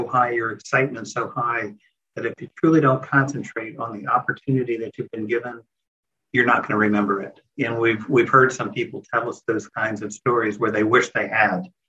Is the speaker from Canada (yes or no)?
no; Florida, United States; Well, actually, I was raised in Central Florida, and I remember when I was a very young child, I was out on a raft in a lake here in the Orlando area